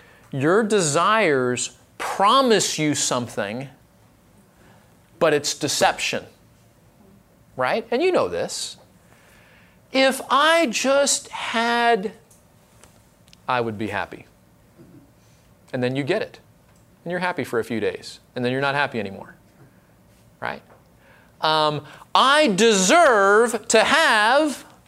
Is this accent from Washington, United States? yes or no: no; California, United States; growing up in Orange County, we would go down to Corona or Newport or Huntington, and we would body surf, we'd bodyboard, play volleyball, the whole nine yards